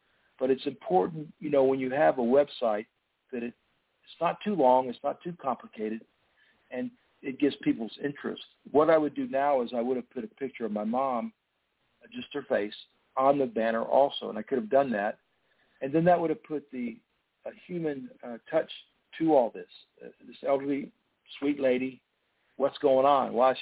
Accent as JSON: {"language": "English", "town": "Pensacola", "region": "Florida", "country": "United States", "said": "I'm from Pensacola."}